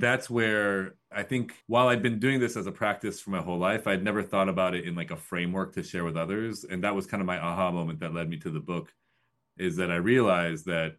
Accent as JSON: {"language": "English", "region": "Midwest", "country": "United States", "tie": "born or raised there", "said": "I grew up in the Midwest in a small town. My parents were immigrant entrepreneurs."}